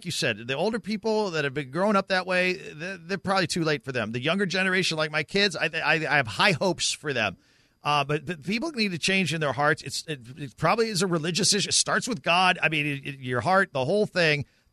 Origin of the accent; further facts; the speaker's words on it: Carmel, Indiana, United States; also born or lived in Los Angeles / Houston; Look, we all know I grew up in Carmel, Indiana. It's 99.9% white, or was back in the day.